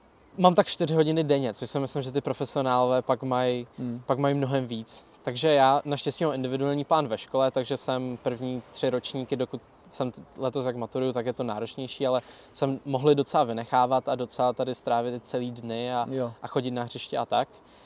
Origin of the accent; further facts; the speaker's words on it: Prague, Czechia; Já jsem Pražák, já jsem čistě Pražák. Moje rodiče ne, ale já jsem Pražák vody jak živa